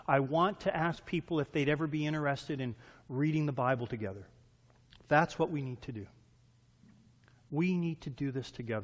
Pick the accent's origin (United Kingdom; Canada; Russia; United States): Canada; I'm not even American. I'm Canadian.